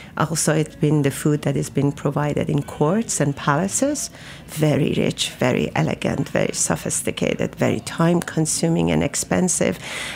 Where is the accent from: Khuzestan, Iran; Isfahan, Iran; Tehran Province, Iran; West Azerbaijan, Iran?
Isfahan, Iran; English is a second language; I grew up in Isfahan, which is the center of Iran, yeah.